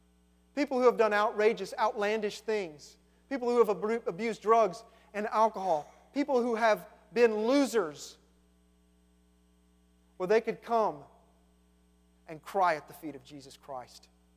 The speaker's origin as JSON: {"language": "English", "town": "Little Rock", "region": "Arkansas", "country": "United States", "tie": "born or raised there", "said": "I love going home. My hometown. I love going to Little Rock."}